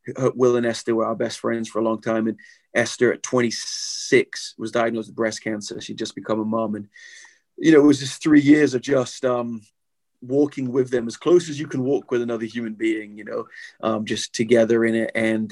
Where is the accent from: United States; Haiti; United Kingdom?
United Kingdom; England; I'm learning my history, you know, as an Englishman. And we are a nation that had an empire and now doesn't, you know?